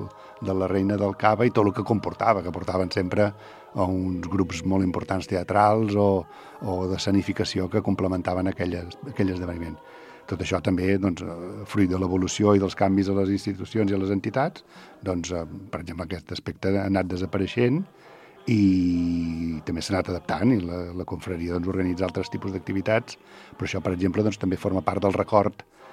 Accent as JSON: {"language": "Catalan", "town": "Gelida", "region": "Catalonia", "country": "Spain", "tie": "born or raised there", "said": "Jo soc gelidenc, és a dir, jo soc fill de Gelida i visc a Gelida, tot i que soc de Sant Sadurní també, perquè fa 37 anys que visc aquí moltes hores"}